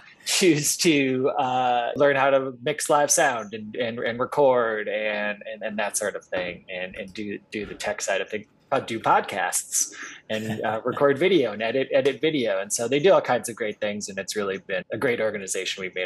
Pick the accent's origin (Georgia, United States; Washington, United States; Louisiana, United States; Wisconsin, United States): Wisconsin, United States; And I'm from Wisconsin originally, so Wisconsin history.